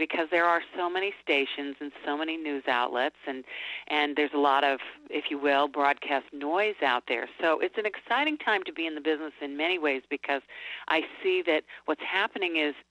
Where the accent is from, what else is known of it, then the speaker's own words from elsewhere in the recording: Illinois, United States; I grew up in Illinois downstate